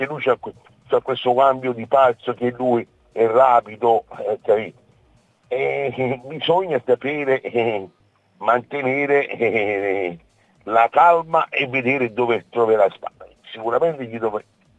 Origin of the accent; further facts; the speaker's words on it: Naples, Campania, Italy; da buon napoletano lo dico tranquillamente